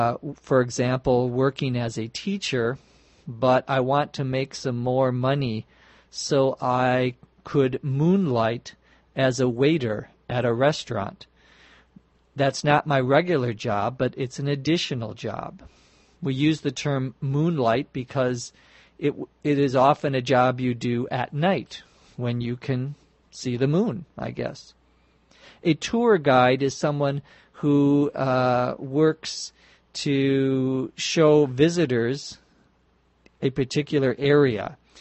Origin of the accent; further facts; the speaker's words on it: Los Angeles, California, United States; from Los Angeles.